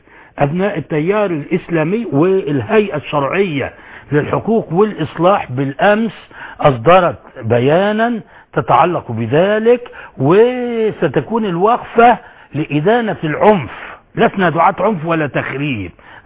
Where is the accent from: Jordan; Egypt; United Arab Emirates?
Egypt